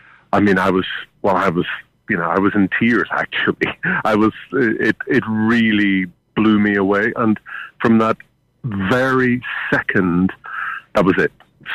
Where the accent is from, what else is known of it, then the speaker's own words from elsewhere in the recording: Ireland; now in London, United Kingdom; I'm Irish